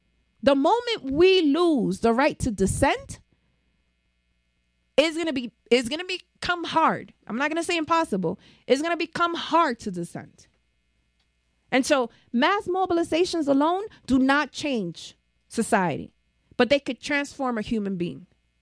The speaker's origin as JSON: {"language": "English", "region": "New York", "country": "United States", "tie": "born there", "said": "I was born in the poorest congressional district in the United States. I was born in the South Bronx."}